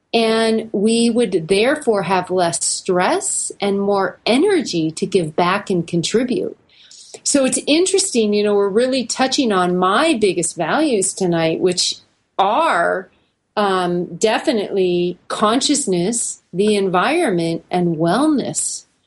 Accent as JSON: {"language": "English", "region": "California", "country": "United States", "said": "We know now the Central Valley, I'm from California, and we're hearing it a lot"}